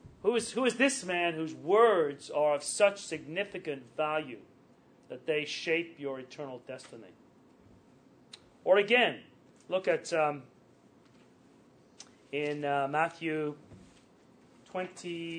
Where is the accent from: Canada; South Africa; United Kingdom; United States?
United Kingdom; England; I grew up in England, and I can still remember seeing oak trees that were 400 or 500 years old